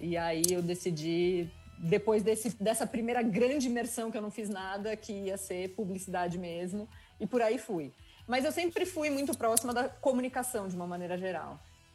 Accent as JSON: {"language": "Portuguese", "town": "Porto Alegre", "region": "Rio Grande do Sul", "country": "Brazil", "tie": "born or raised there", "also_born_or_lived": "Belém", "moved": "as an adult", "lives_now": "São Paulo, Brazil", "said": "Eu nasci em Belém do Pará junto com meu irmão. E aí, a gente foi parar em Porto Alegre. Eu tinha por volta de uns 11 anos. Então, na verdade, eu passei toda a minha pré-adolescência, adolescência em Porto Alegre. Estudei lá, me formei lá, conheci o meu marido lá."}